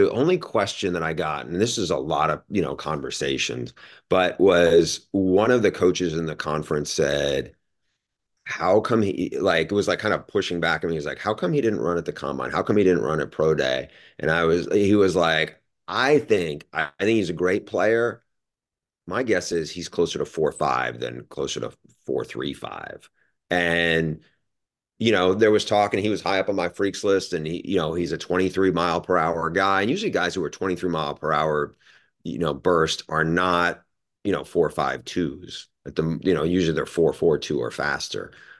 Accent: New York, United States; growing up in New York State, like I remember when Brian Kelly was not the Brian Kelly, the coach, it was the linebacker.

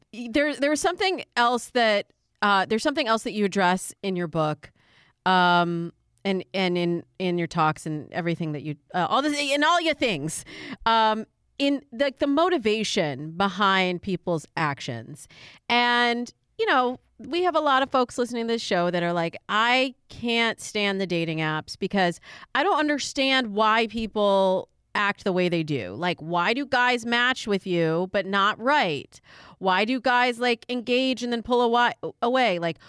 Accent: Michigan, United States; also born or lived in Chicago, Illinois; Well, I'm originally from Michigan, I went to school in Chicago

